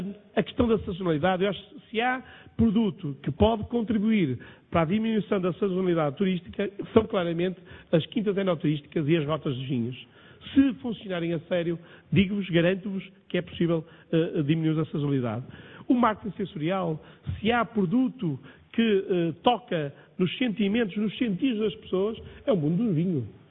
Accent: Braga, Portugal; eu venho de uma cidade, de Braga, que fica no coração do Minho, fica a cerca de 40 quilómetros a norte do Porto e fica a 50 e poucos quilómetros da fronteira com a Galiza.

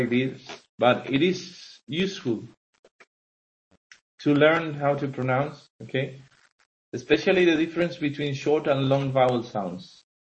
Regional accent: Los Realejos, Canary Islands, Spain; Soy del norte, soy de Realejo. Yo soy de Realejo

